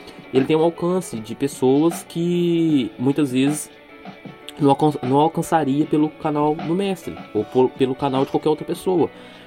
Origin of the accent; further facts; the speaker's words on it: Nepomuceno, Minas Gerais, Brazil; lá no Liberdade de Expressão Nepomuceno, que já é lá na minha cidade natal.